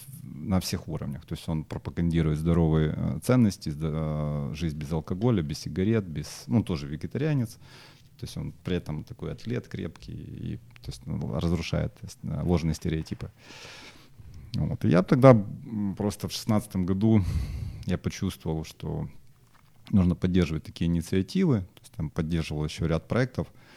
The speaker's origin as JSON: {"language": "Russian", "town": "Dnipro", "region": "Dnipropetrovsk Oblast", "country": "Ukraine", "tie": "born or raised there", "lives_now": "Kyiv, Ukraine", "said": "я мог вернуться в Днепр, откуда я родом, но я в Киеве остался."}